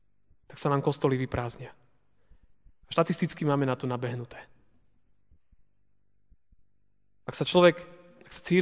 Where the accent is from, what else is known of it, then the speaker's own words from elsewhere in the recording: eastern Slovakia, Slovakia; A nie preto, že možno sme z východu, východniari a sme boli zvyknutí možno na Bardejov, kde bolo 400-500 ľudí a všetky vekové kategórie.